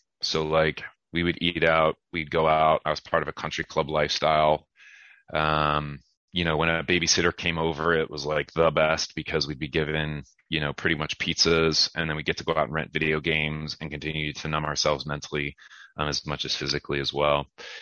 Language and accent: English; Ohio, United States; So I grew up in Ohio, and the running joke about the Midwest is really, you go down to the main strip near the car dealership